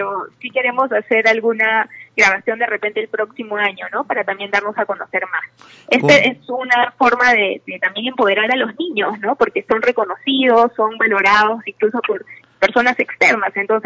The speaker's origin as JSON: {"language": "Spanish", "region": "Lima", "country": "Peru", "lives_now": "Cusco, Peru", "said": "Yo soy de Lima, pero estoy viviendo aquí"}